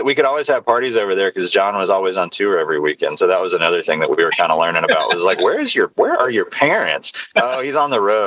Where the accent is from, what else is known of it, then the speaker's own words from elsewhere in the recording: Nashville, Tennessee, United States; That was a big thing, I think, for all of us growing up in Nashville